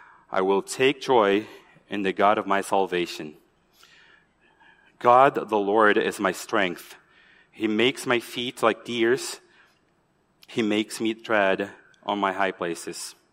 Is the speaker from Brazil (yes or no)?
yes; Brazil; accent: Brazilian; I'm from Brazil. You might have noticed that I have a kind of a southern accent. It's southern from South America. So we are from Brazil